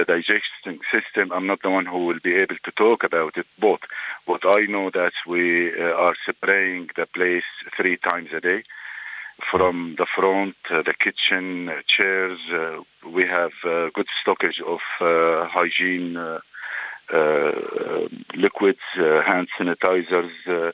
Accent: Syria; English is a second language; Originally, I am from Syria.

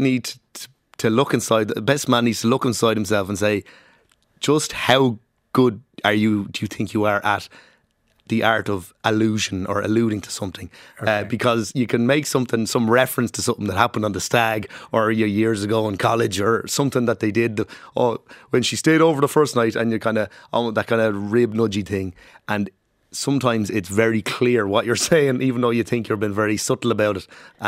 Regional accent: Ireland; because I'm so, as an Irish man, so repressed in every way.

